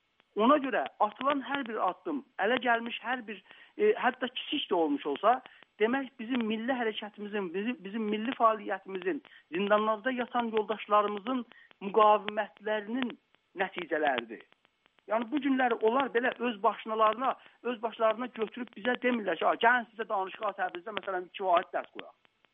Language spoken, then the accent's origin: Azerbaijani; Iran; Ya sən özünü fəqət türk bilir deyəcə, mən türkəm. Amma eyni halda İranlıyam da.